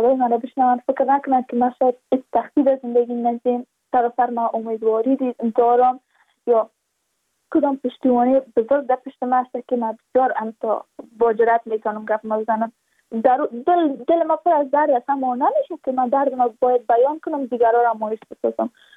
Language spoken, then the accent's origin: Persian; Badakhshan, Afghanistan; ما از بدخشان هستیم، یعنی منطقه دور دستش